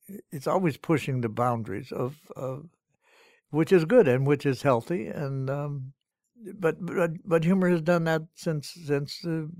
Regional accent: Midwest, United States; You know, I was from the Midwest, very practical

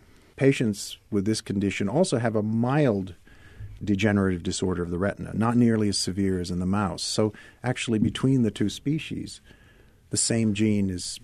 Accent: Wilmington, Delaware, United States; I grew up in Wilmington, Delaware.

